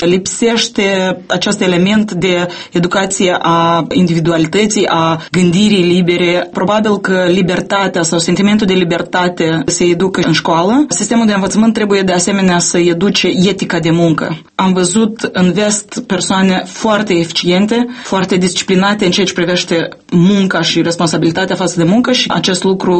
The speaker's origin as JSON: {"language": "Romanian", "country": "Moldova", "said": "Și eu sunt moldovean. Eu mă consider patriot."}